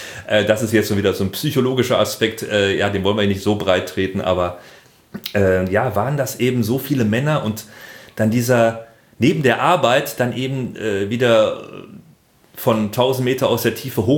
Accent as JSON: {"language": "German", "town": "Hamm", "region": "North Rhine-Westphalia", "country": "Germany", "said": "Das ist, und ich komme ja aus Hamm. Und Hamm ist ja jetzt gar nicht mal so Ruhrgebiet. Hamm ist ja dann schon die Verbindung zum Münsterland."}